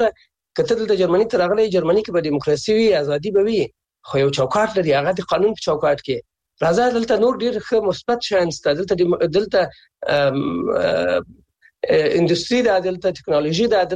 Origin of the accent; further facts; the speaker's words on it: Afghanistan; moved away as an adult; now in Germany; او افغانان هم له دغسې حالت نه متضرر شوي دي. زه هم چې د جرمني کې ناست یم